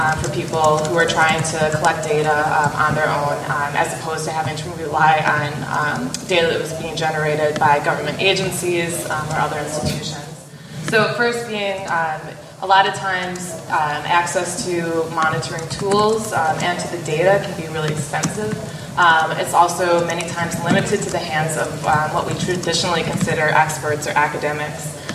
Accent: Louisiana, United States; I'm from Louisiana, where this is a huge issue.

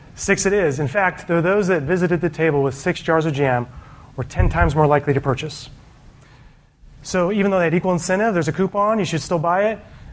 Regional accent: Austin, Texas, United States; I'm from Austin. Who else is from Austin?

